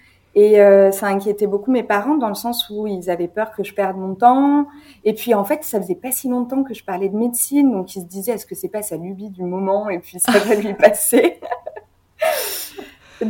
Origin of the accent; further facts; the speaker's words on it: South, France; now in Paris, France; j'ai bientôt 30 ans. Je suis originaire du Sud et ça fait 4 ans que je viens en région parisienne. Je suis venue habiter à Paris pour mon internat.